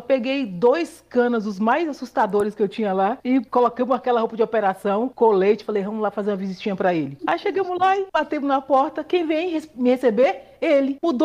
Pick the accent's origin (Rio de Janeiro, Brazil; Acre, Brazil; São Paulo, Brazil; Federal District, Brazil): Federal District, Brazil; Brasília; born there; Então, eu sou essa baiana nascida em Brasília. Eu sou filha de baianos, nasci em Brasília. Os pais vieram para cá em 1960. Então, pioneiros.